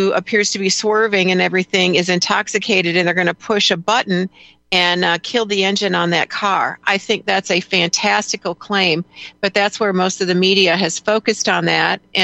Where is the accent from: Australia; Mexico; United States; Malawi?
United States; Midwest; You know, I grew up in the Midwest.